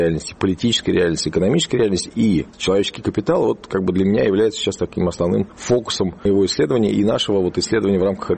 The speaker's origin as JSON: {"language": "Russian", "country": "Russia", "said": "урбанист, эксперт по развитию постсоветских территорий. Я из России, живу я в трех городах, Москва, Питер, Калининград."}